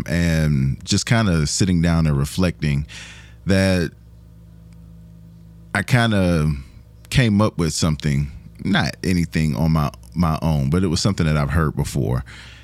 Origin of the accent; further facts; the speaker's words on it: the South, United States; Y'all know I'm from the South for sure now.